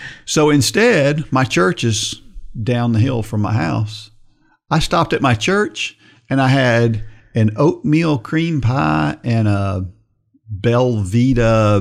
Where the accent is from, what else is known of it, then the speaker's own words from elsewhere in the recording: the North, United States; you know, I grew up in the North